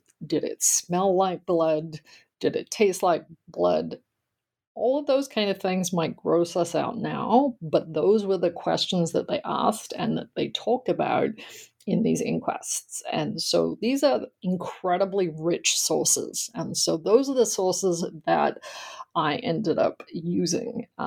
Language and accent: English; Australia; growing up in Australia at that point in time, I had done history classes at school, of course, but certainly not U.S. history.